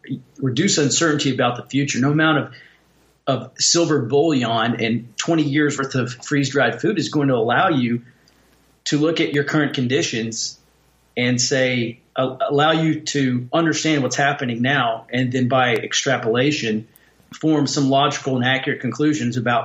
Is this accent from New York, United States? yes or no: no; Texas, United States; I say readout because I'm from the South, but you and the American readout and us in Texas, or we in Texas, are dealing with the same issue.